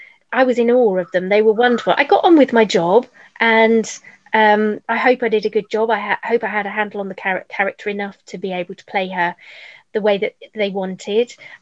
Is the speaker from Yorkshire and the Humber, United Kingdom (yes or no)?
no; South West England, United Kingdom; I was fresh from Cornwall, you know, bright lights of London and everything.